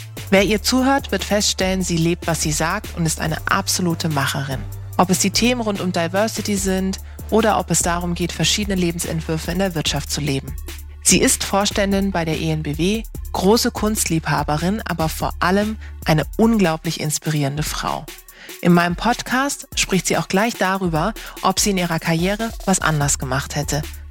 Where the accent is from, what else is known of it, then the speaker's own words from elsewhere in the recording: Karlsruhe, Baden-Württemberg, Germany; Ich bin nämlich hier in Karlsruhe bei ihr, in der Organisation, in dem Unternehmen, liebe Colette, in meiner Heimatstadt.